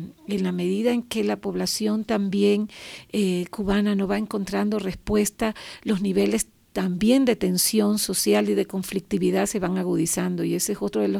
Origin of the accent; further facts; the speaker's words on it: Ecuador; hemos vivido como población ecuatoriana todo el flujo migratorio de ecuatorianos